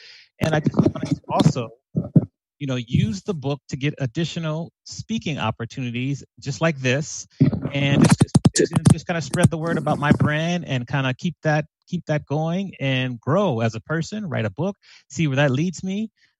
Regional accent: Washington, District of Columbia, United States; I'm from the Washington, D.C. area.

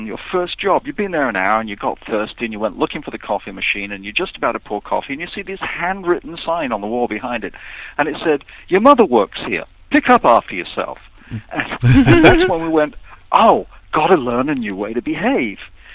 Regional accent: England, United Kingdom; now in United States; I've lived here longer than I ever lived in England.

